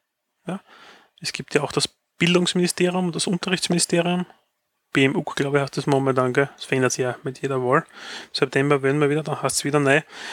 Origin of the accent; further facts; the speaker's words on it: Austria; Bei uns in Österreich ist ja die außeruniversitäre Forschung hauptsächlich auf Länderebene und Universitätenbund.